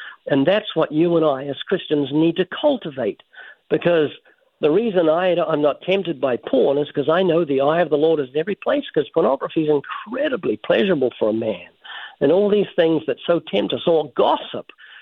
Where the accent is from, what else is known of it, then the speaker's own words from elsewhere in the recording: New Zealand; moved away; I'm from New Zealand, and when I lived in New Zealand 30-something years ago, the police didn't have guns.